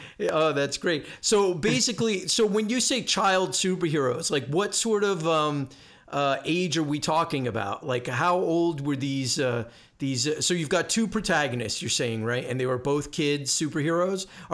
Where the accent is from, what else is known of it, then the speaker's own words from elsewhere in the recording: New Jersey, United States; also born or lived in New York; now in Los Angeles, United States; I grew up in New Jersey and New York, but I live in LA, Los Angeles